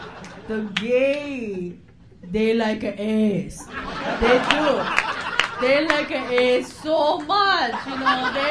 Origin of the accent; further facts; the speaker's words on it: San Francisco, California, United States; Now, I grew up in San Francisco. And, you know, like, I grew up in the midst of Polk Street, Hanky Code, Poppers, San Francisco. So that's, like, my childhood.